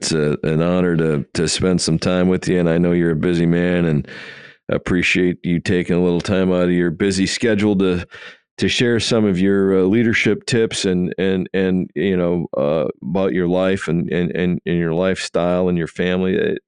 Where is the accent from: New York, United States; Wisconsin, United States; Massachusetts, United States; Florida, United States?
Wisconsin, United States; Even though I'm from Wisconsin, I'm a Yankee, and I could slap some Northwoods on you so quick, make your head spin.